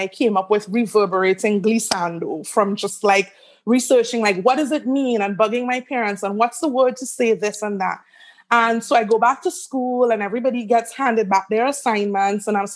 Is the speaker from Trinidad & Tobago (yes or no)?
yes; Trinidad & Tobago; also born or lived in St. Vincent; I've lived all over the Caribbean. I am Trinidadian and Vincentian. I was born in St. Vincent. All my formative years were in Trinidad.